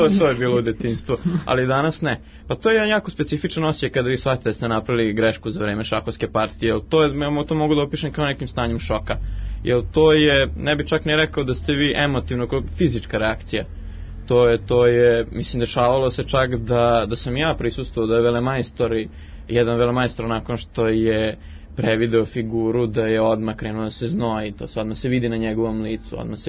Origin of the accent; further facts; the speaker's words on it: Crepaja, Vojvodina, Serbia; Mesto rođenja, ja sam odrastao sam u Crepaj do svoje 18. godine kada sam prešao u Novi Sad.